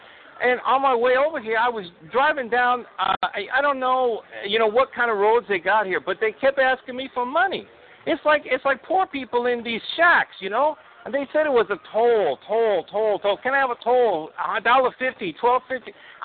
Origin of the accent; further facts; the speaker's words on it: New York, United States; Philly? Get out of here. I'm from New York, please.